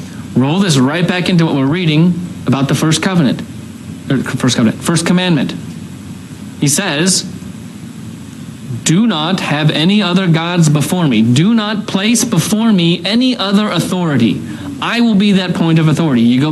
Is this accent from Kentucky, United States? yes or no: no; Akron, Ohio, United States; I grew up in Northeast Ohio, and in the Akron area, you remember when revolving restaurants were a thing?